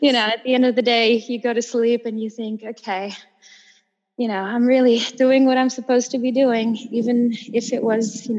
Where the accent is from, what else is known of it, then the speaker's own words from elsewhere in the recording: Germany; also born or lived in Poland; now in Australia; I was born in Poland, and my mother moved to Germany when I was about one, so I basically grew up in Germany, always having those Polish roots.